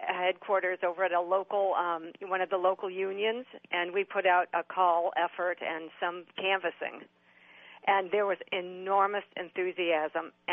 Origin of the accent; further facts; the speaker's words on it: Toledo, Ohio, United States; I just got back from my hometown of Toledo, Ohio.